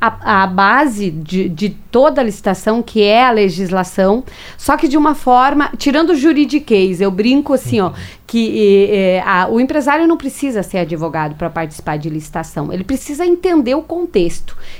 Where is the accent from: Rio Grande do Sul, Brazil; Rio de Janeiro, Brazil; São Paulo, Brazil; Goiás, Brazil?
Rio Grande do Sul, Brazil; eu costumo dizer que não está morto quem peleia, como uma boa gaúcha, né?